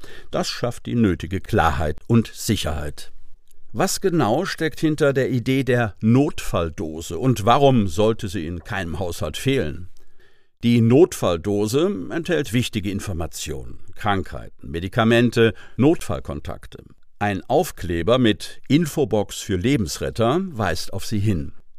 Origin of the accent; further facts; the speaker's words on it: Freiburg im Breisgau, Baden-Württemberg, Germany; born there; Ich wurde in Freiburg im Breisgau geboren.